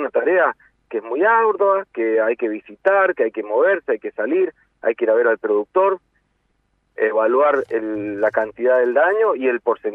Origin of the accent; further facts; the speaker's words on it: Mendoza, Argentina; A eso tenemos que apuntar como mendocinos, a tener buenas cosechas